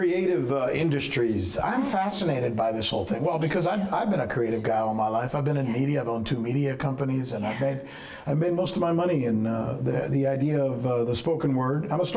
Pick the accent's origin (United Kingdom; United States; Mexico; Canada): United States; Miami, Florida; my old friend Marco Rubio, who I grew up with in Miami